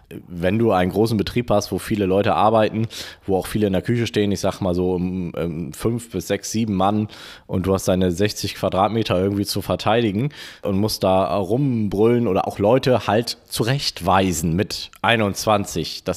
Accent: Bremen, Germany; ich komme ja aus Bremen und meine Großeltern lebten in Varel, deswegen auch irgendwie der Kontakt hier in die Gegend.

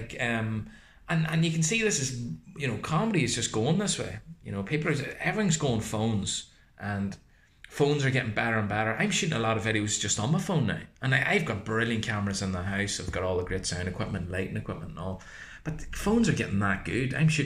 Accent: Newry, Northern Ireland, United Kingdom; Well, I was brought up in Newry, so I think I have a bit of it, like, you know.

